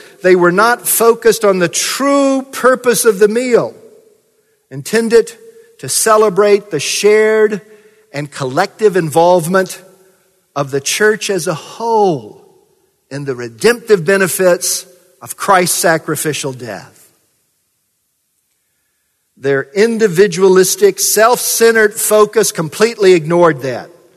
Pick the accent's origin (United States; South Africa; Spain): United States; Kentucky; I grew up in Kentucky, and they talk about blood being thicker than water.